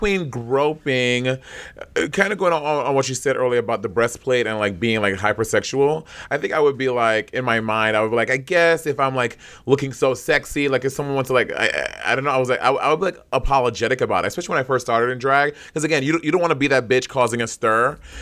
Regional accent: New York City, New York, United States; I grew up in New York City, so it's never been weird to me to hold my boyfriend's hand.

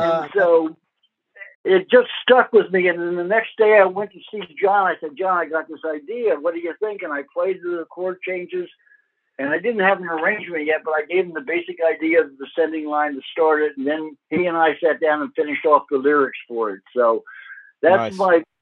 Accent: New York, United States; I grew up in New York in those days, you were either a rocker or a surfer, and there wasn't many surfers on the East Coast.

